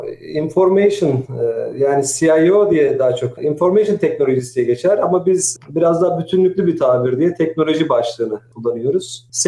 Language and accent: Turkish; Sinop, Turkey; Sinopluyum. Bizde mikro milliyetçilik vardır. Severiz memleketimizi.